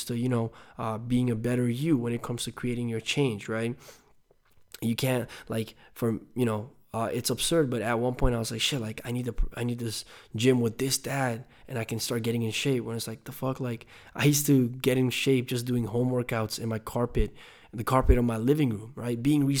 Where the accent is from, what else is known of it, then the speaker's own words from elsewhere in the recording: Nepal; moved away; I was an immigrant from Nepal, so I used to go to the dollar store and buy a $1 recorder and still make it sound good, right?